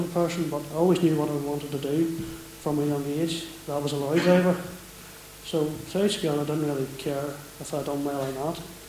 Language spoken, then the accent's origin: English; Northern Ireland, United Kingdom; I'm from Castlemaran, County Down, 22 years of age.